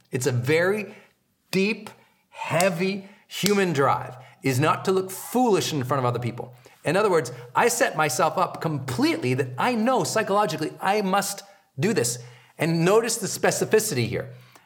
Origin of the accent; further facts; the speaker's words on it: Montana, United States; but I'm from Montana where there are farm animals and other animals that would live in the shed that I didn't want to deal with.